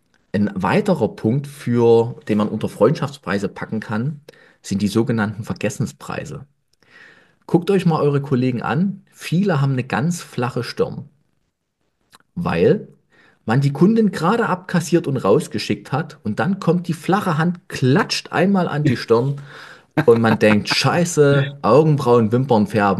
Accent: Nossen, Saxony, Germany; in so einer kleinen Stadt wie ich bin in Nossen groß geworden als Friseur mit 6000 Einwohnern

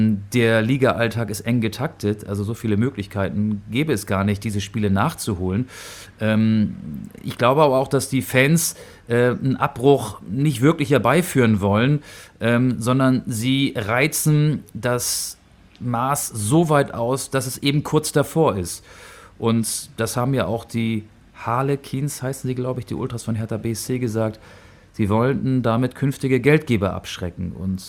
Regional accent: Hamburg, Germany; der Zug, der mich dann von Hannover zurück in meine Heimatstadt Hamburg geführt hat.

